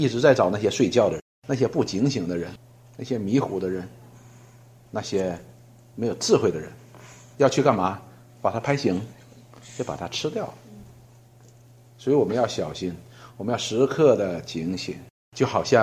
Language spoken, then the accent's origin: Chinese; China; 我们中国人有个概念叫什么